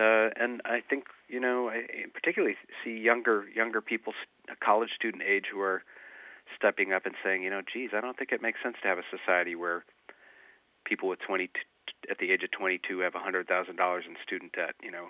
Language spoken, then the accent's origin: English; Detroit, Michigan, United States; I grew up in the 1%, but I was also very attuned to, growing up in Detroit, the kind of amazing inequalities around me.